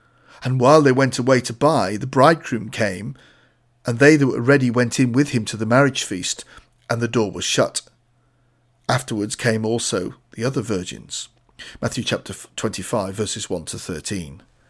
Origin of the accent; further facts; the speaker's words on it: Fujian, China; English is a second language; My hometown in Fujian province is famous for its oranges.